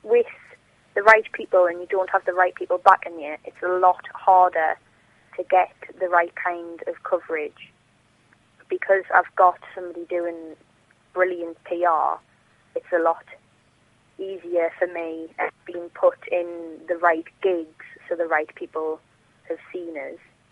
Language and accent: English; South Shields, North East England, United Kingdom; I don't come from Sunderland, I come from South Shields, but I'm a kind of adopted Mackham